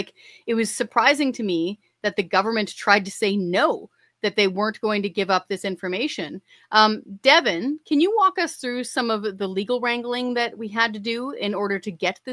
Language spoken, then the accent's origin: English; Hope, British Columbia, Canada; I grew up around First Nations, all around Hope.